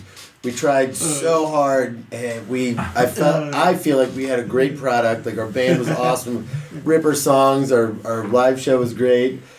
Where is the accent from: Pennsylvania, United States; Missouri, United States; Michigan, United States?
Missouri, United States; St. Louis; We're like, yeah, we're from St. Louis. We're a band. We're on tour.